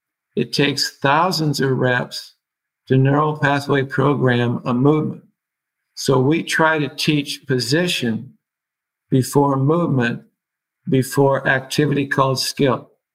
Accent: Seattle, Washington, United States; born there; Yeah, I was born in Seattle.

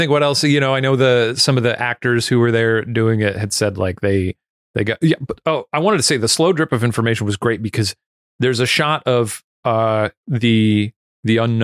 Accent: Schaumburg, Illinois, United States; because in Schaumburg, Illinois, in my hometown of Schaumburg

